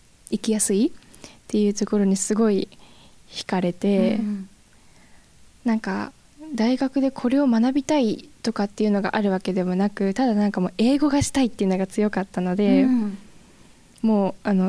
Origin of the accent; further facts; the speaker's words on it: Fukuoka, Japan; also born or lived in Nagoya; 福岡に戻るか、東京もちょっと考えてて